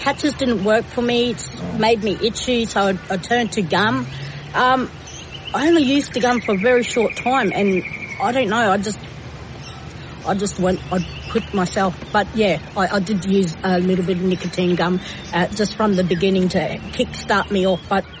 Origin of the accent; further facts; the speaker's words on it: Cherbourg, Queensland, Australia; from Cherbourg.